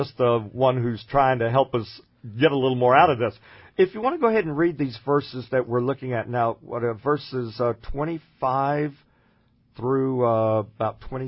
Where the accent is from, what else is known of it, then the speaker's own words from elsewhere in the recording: Texas, United States; now in Perryville, United States; What I discovered is that God not only took me back to my home state, but he put me in close proximity to be able to assist my mom